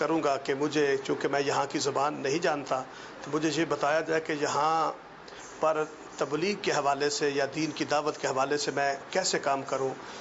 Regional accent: Pakistan; now in Kenya; میں پاکستان کا رہنے والا ہوں, یہاں کینیا میں ہدایہ مسجد میں امام اور خطیب ہوں.

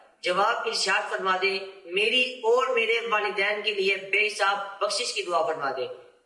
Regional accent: Sialkot, Punjab, Pakistan; اور میرا تعلق سیالکوٹ سے ہے.

